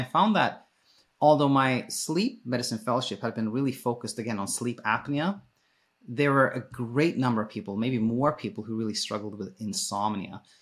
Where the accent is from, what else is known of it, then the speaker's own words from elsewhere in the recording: Sweden; I was actually born and raised in Sweden. My dad is Danish, my mom is Ethiopian